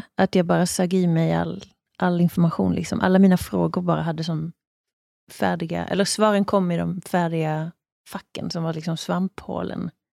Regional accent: Brösarp, Skåne, Sweden; Hemma, det är ju i Skåne där jag kommer från. Brösarp.

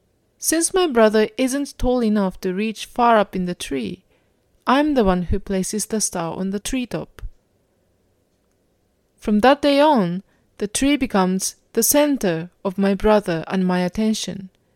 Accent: Japan; As you know, I grew up in Japan, where Christmas is a fairly new tradition.

